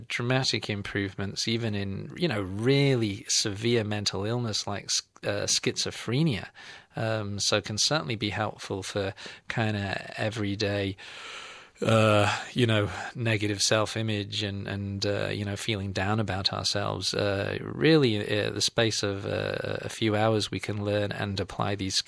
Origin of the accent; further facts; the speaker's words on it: England, United Kingdom; now in Australia; I mean, I'm from England originally, but I've been in Australia half my life, and both cultures are very similar.